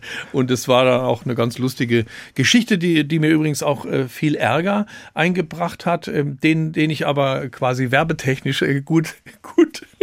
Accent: Heidelberg, Baden-Württemberg, Germany; Ich komme ja aus Heidelberg, gut, das ist 100 Kilometer südlich.

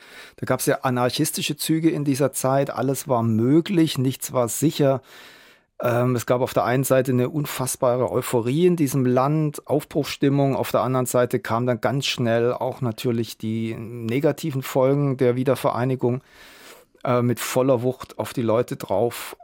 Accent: Stuttgart, Baden-Württemberg, Germany; born or raised there

